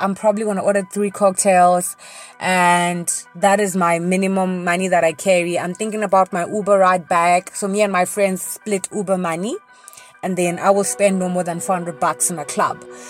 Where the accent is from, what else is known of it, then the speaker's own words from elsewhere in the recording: Limpopo, South Africa; Senior Oates hails from the province of Limpopo, my hometown.